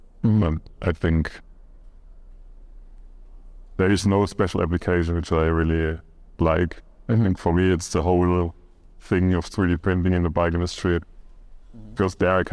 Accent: Rhineland-Palatinate, Germany; English is a second language; So in Germany, I grew up in Pfalz, in Palatina.

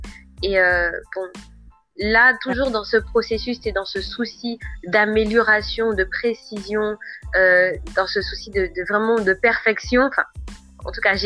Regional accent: Morne-à-l'Eau, Guadeloupe; also born or lived in Paris; je suis de Mornalo. Pardon, je suis mornalienne. Donc je suis âgée de 27 ans. Donc alors j'ai effectué. Alors j'étais scolarisée donc en Guadeloupe.

